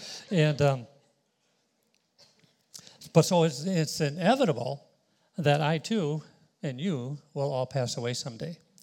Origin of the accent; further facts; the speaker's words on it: Wahiawa, Hawaii, United States; not only that we'll know we're from Hawaii or we know we're from Wahiwa, we're going to know we're Christians.